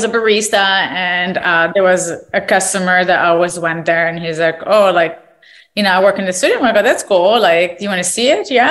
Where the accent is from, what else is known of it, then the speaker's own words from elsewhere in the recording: Morocco; now in United States; I was in Studio City, California. I'm originally from Morocco